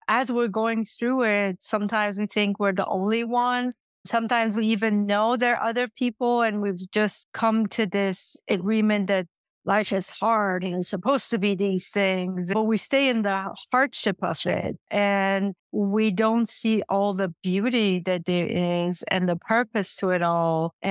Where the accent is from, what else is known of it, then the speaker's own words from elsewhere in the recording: Iran; Growing up in Iran